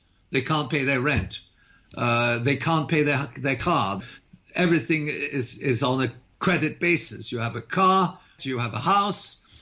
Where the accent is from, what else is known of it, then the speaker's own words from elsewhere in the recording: Canada; I'm not making any kind of comment on U.S. elections. I'm a Canadian, okay?